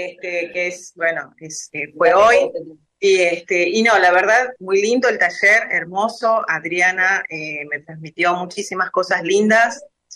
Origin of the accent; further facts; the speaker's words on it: Buenos Aires, Argentina; now in Rosario, Argentina; me llevo lo mejor de acá de Rosario porque nosotras vinimos de Buenos Aires